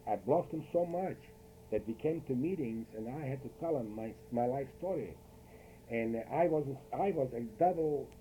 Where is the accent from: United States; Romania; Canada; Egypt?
Romania; Suceava, Suceava County; I was very, very poor, and I come from Suchava.